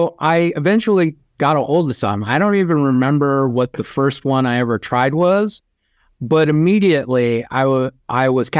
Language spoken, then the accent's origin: English; California, United States; my first access was tequila growing up in California.